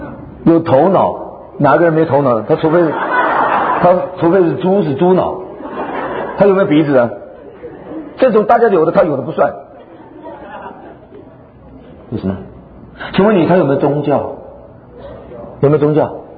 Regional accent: Taiwan; 我从台湾来的

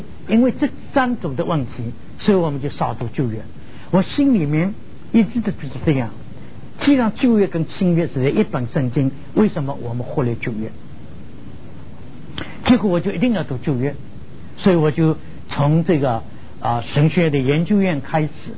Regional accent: China; 更接近我们中国人的思想，非常接近我们中国人的思想

